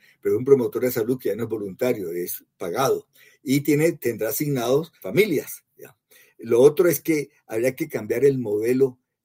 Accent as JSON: {"language": "Spanish", "town": "Barranquilla", "region": "Atlántico", "country": "Colombia", "said": "te pongo un ejemplo, Barranquilla, mi tierra, no tiene un hospital público de tercer nivel"}